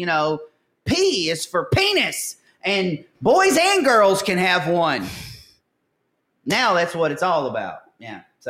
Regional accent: Caledonia, Mississippi, United States; All right, I'm from Caledonia. Me and Graham both. Caledonia, Mississippi. You ever heard of it?

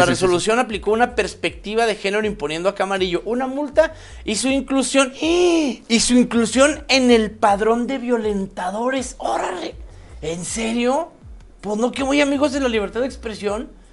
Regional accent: Chihuahua, Mexico; yo soy de Chihuahua y por mí no hable, señora

